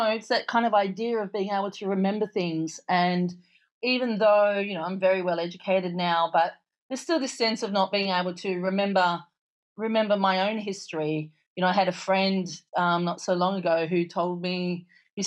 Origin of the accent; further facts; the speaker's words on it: Australia; particularly as an Australian